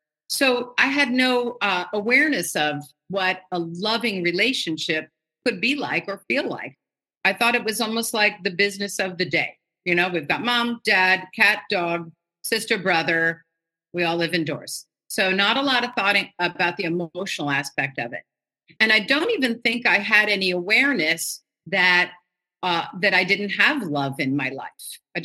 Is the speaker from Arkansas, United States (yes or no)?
no; Manhattan, New York, United States; And one of the biggest factors was growing up in Manhattan. I was in Manhattan in the early 60s. So I was born in 1959.